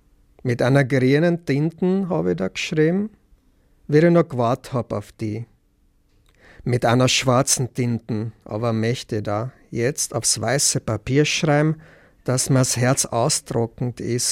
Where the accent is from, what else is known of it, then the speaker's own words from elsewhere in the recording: Czechia; first language Czech; German is a second language; bin ich aus dem Tschechischen gekommen und habe irgendwie kein Wort Deutsch kennen in der Schule. Ich meine, ich bin in keinem Haushalt oder so aufgewachsen, wo ein Dialekt gesprochen worden war, weil wir haben immer Tschechisch geredet miteinander